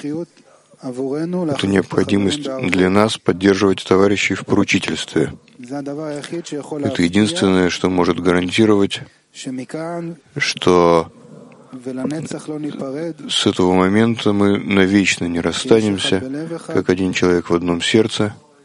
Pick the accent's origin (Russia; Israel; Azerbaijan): Israel; из Израиля.